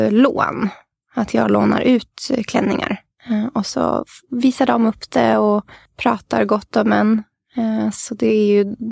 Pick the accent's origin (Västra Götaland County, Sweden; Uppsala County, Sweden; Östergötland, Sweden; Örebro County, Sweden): Uppsala County, Sweden; Enköping; Jag är från Enköping. Jag är ifrån land, en mil utanför Enköping.